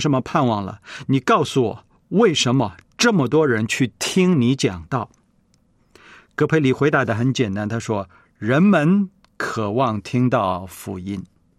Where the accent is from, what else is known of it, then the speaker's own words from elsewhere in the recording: China; 按照我们中国人的岁数呢，虚岁大概是96岁了。